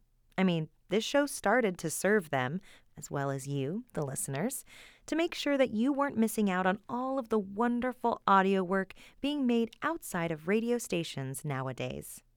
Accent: California, United States; Yes, I do, because I'm from the Delta.

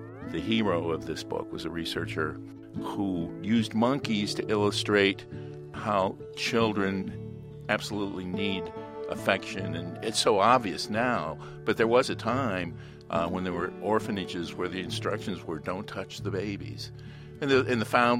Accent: Alexandria, Kentucky, United States; from Alexandria, Kentucky.

